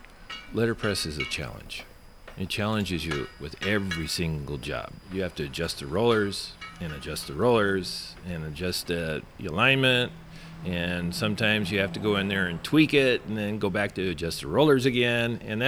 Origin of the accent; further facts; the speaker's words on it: Glendale, California, United States; I was born in Glendale, California, and pretty much lived there all my life.